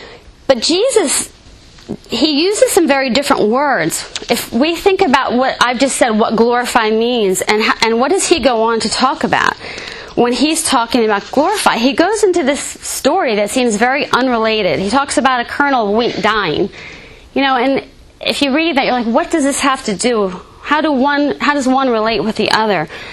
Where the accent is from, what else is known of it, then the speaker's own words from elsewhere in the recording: New Jersey, United States; I'm from New Jersey. I went to the high school in the 80s.